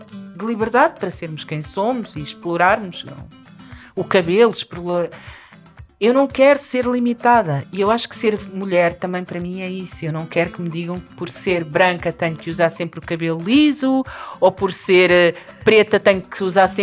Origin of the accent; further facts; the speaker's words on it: Portugal; also born or lived in Cape Verde; sim, sou portuguesa, sinto-me portuguesa, mas sou cabo-verdiana, também me sinto cabo-verdiana.